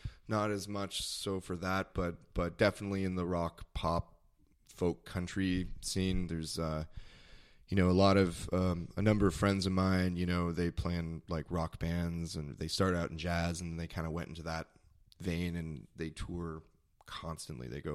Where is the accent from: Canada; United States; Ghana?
Canada; Mississauga, Ontario; I grew up outside of Toronto. It's a city called Mississauga. It's in Ontario. It's like 40 minutes outside of Toronto. It's the suburbs, but it's a big city in its own way.